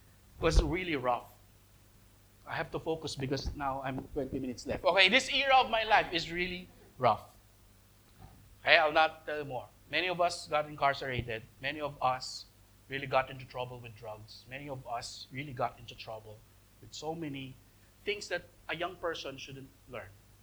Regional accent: Manila, Metro Manila, Philippines; Because I grew up in Manila where there's so many thugs like them, you know.

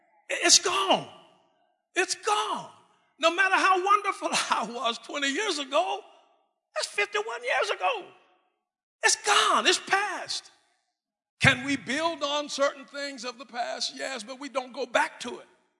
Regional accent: New Mexico, United States; I was raised in New Mexico. Hispanics, Spanish-speaking people fought us every day on our way to school.

